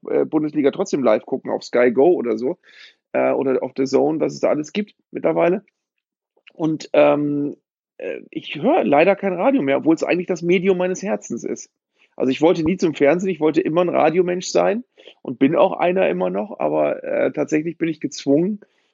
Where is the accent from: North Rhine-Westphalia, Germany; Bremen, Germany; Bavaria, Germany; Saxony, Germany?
Bremen, Germany; Ich habe tatsächlich in meiner Kindheit schon in Bremen, was gar nicht so einfach war, mir Vorrichtungen gebaut